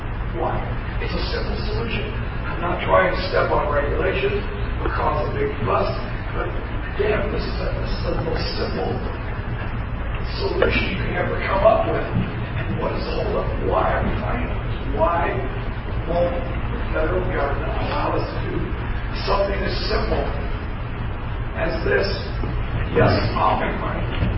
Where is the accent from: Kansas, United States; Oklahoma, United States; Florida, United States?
Kansas, United States; I had a friend of mine from the Midwest where we grew up in Kansas